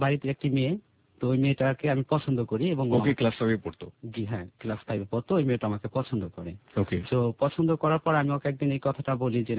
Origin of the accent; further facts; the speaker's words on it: Faridpur, Dhaka Division, Bangladesh; now in Dhaka, Bangladesh; আমার গ্রামের বাড়ি ফরিদপুর।